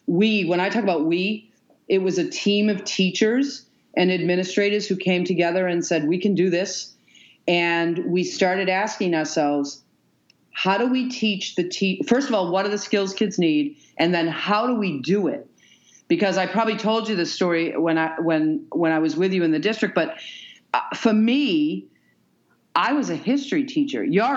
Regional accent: Brockton, Massachusetts, United States; I grew up in Brockton, and I went to the Brockton Public Schools, and I graduated from Brockton High

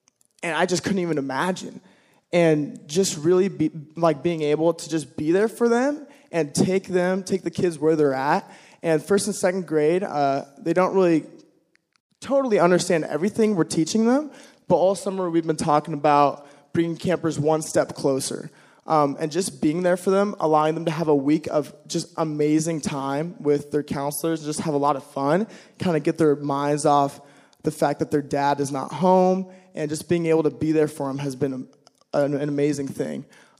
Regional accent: Mount Hermon, California, United States; so I grew up around Mount Hermon, spent a lot of time here just growing up

